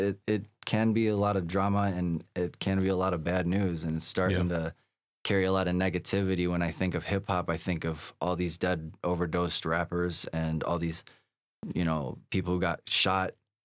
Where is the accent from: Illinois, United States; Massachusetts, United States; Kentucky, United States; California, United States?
Illinois, United States; Wheeling; I'm from Wheeling.